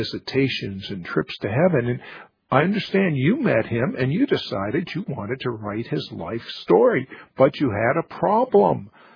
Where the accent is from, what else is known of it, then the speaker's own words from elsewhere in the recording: Gaithersburg, Maryland, United States; D.C. area. I was actually in Gaithersburg, Maryland.